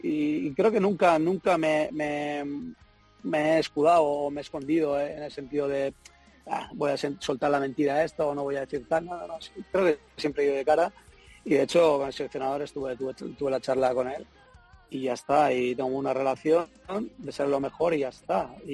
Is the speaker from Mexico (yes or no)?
no; Basque Country, Spain; No, pero seguramente la gente una porque saben que soy vasco.